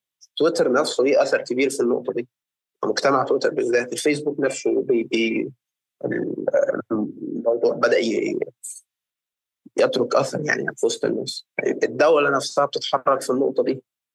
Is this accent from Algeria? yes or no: no; Egypt; عندنا في مصر